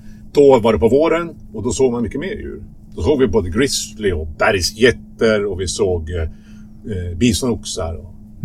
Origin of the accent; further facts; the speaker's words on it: Sweden; när de hör att vi är från Sverige